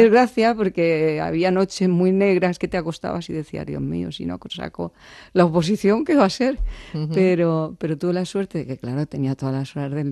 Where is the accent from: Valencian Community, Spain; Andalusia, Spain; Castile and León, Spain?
Castile and León, Spain; Zarzuela del Pinar; also born or lived in Valdepeñas; viví primero en mi pueblo, Zarzuela del Pinar, en Segovia, y luego de ahí me pasé a Valdepeñas.